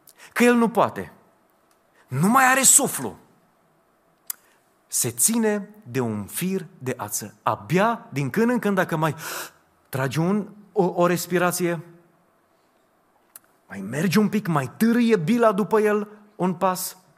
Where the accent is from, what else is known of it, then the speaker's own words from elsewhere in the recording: Reșița, Caraș-Severin, Romania; born there; m-am născut în Reșița, am stat o perioadă acolo